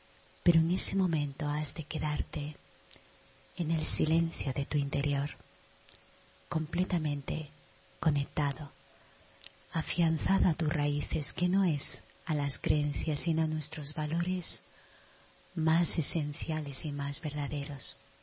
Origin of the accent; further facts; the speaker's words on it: Seville, Andalusia, Spain; El otro día hubo un suceso en Sevilla, de donde vengo.